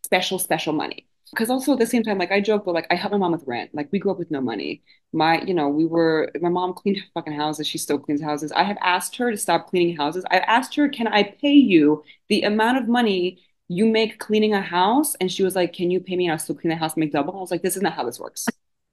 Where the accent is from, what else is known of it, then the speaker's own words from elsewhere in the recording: New Jersey, United States; I grew up in North Jersey and the Newark, Carnegie Harrison area, the end of the PATH train.